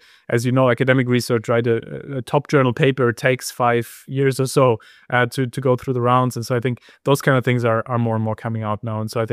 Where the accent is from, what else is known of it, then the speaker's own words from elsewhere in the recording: Heidelberg, Baden-Württemberg, Germany; You know, I grew up in Heidelberg